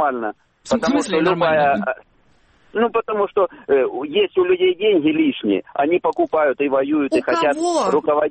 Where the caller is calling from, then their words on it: Luhansk Oblast, Ukraine; с Луганщины.